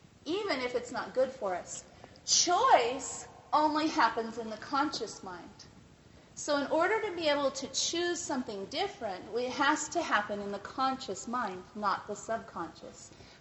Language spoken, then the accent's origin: English; Idaho, United States; I grew up in Idaho.